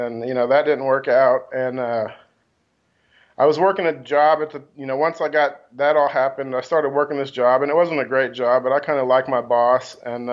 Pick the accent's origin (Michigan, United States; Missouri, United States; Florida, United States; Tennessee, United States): Missouri, United States; Kansas City; I grew up here in Kansas City, right on the east side.